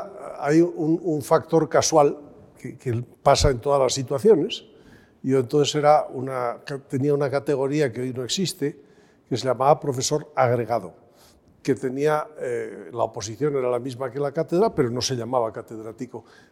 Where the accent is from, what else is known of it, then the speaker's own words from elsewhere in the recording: Zaragoza, Aragon, Spain; moved away as an adult; now in León, Spain; Un poco con la idea de marchar cerca de mi tierra a Zaragoza al cabo de X años.